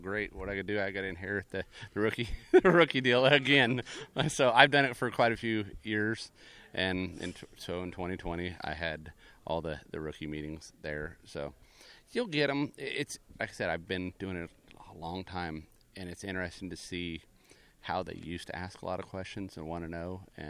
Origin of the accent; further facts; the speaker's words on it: West Coast, United States; I'm from the West Coast, and there's no better place to go eat Mexican food is Phoenix or California, just because that's where I'm from.